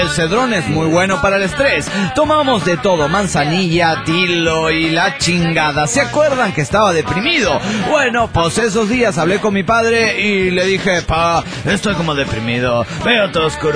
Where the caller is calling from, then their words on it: Mexico City, Mexico; del DF Mexicano.